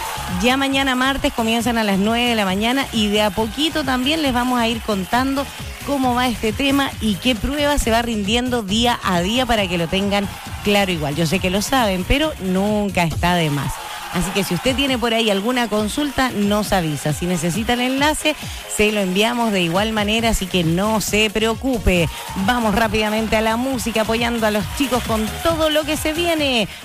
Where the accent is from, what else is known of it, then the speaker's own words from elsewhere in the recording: Chile; como buen chileno yo sé que muchos aún no lo han descargado